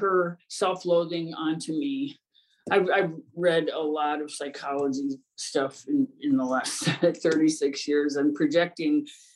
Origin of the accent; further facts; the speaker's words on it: Ohio, United States; I grew up in Ohio in a small town, and I thought I came from a perfectly wonderful family.